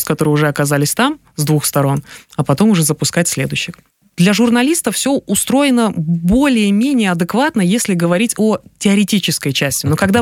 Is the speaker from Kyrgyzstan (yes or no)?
yes; Kyrgyzstan; мы постеснялись сказать, что мы из Кыргызстана